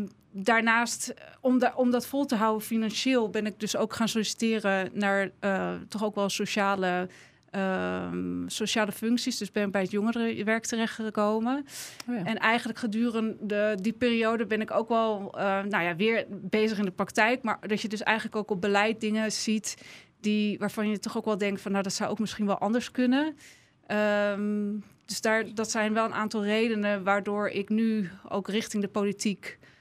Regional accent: Haarlem, North Holland, Netherlands; born there; ik ben 42 jaar oud. Ik ben geboren in Haarlem, om precies te zijn in de Gerberstraat. Op dit moment woon ik in de Kleverparkbuurt.

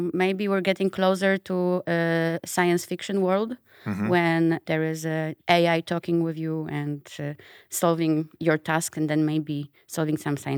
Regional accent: Poland; So I'm from Poland. That's where I did my studies in biotechnology and chemistry.

